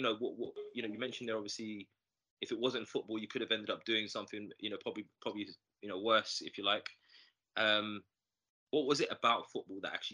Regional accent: England, United Kingdom; me growing up in England myself

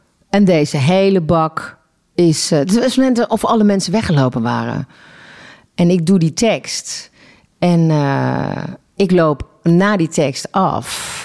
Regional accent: Eindhoven, North Brabant, Netherlands; Ik kom uit Eindhoven. Reuzel is een dorpje. Dat ligt er helemaal onder bij de Belgische grens.

